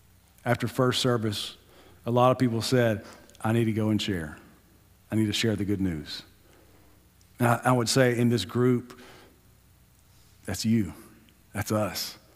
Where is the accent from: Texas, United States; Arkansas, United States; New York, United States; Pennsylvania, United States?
Arkansas, United States; hey, I'm from Arkansas. Not the Diamond State.